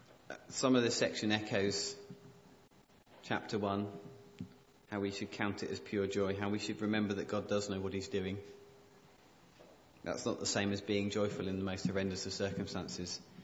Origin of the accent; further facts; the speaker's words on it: United Kingdom; born there; I was born in Britain, a very wealthy country.